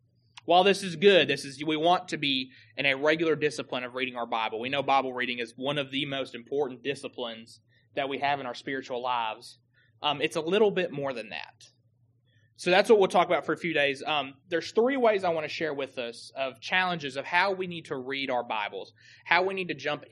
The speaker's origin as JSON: {"language": "English", "town": "Nashville", "region": "Tennessee", "country": "United States", "tie": "born or raised there", "said": "I know growing up in Nashville, where it was a very diverse community I grew up"}